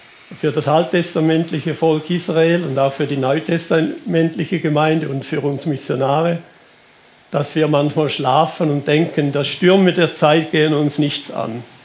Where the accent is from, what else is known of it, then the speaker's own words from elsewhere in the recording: Switzerland; Wir könnten uns da als Schweizer Christen sehr schnell täuschen